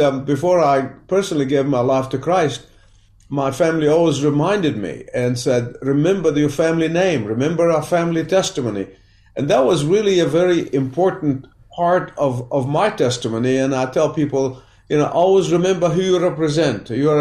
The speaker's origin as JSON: {"language": "English", "country": "Egypt", "tie": "born or raised there", "said": "Well, you know, I grew up in Egypt in the Coptic community, but my family were third generation Protestant evangelicals. And so I grew up in an evangelical home, Bible-believing home."}